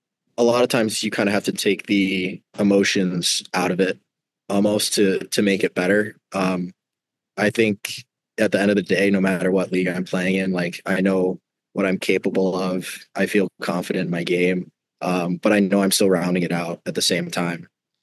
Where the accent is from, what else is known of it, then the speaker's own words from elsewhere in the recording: Michigan, United States; Growing up in Michigan, I was always a Red Wings fan.